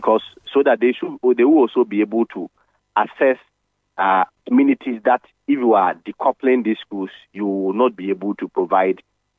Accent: Domiabra, Ghana; if you come to my hometown, Domiabra, for instance, and you build a school in the center of the town

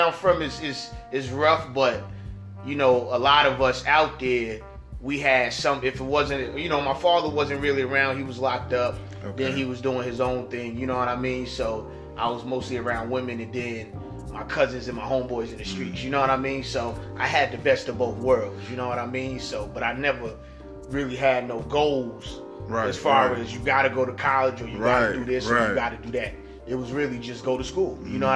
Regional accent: Hempstead, New York, United States; moved away as an adult; Well, I'm from Long Island, New York, from Hempstead. Born and raised, been there for 18 years before I decided to move to another state, a few other states.

